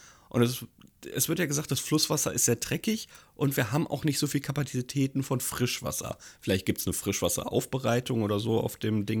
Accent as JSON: {"language": "German", "town": "Giessen", "region": "Hesse", "country": "Germany", "tie": "born or raised there", "said": "bin ja auch ein Frankfurter Kind. Ja, ich bin zwar in Gießen groß geworden"}